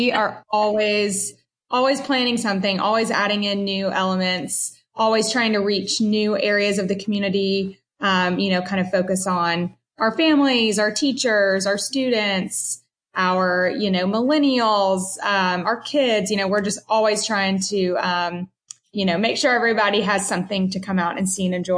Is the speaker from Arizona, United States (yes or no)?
no; Nashville, Tennessee, United States; My siblings and I were all born in Nashville. So we are born and raised Nashvillians, which is kind of rare these days.